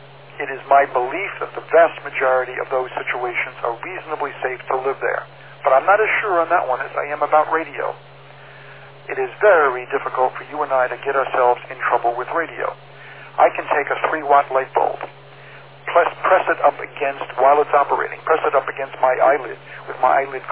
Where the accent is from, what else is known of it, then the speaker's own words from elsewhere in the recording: Farmingdale, New York, United States; Farmingdale was my hometown from 1956 to, oh, wait a minute now, 1946 to 1956. For a 10-year period of time, Farmingdale was my hometown.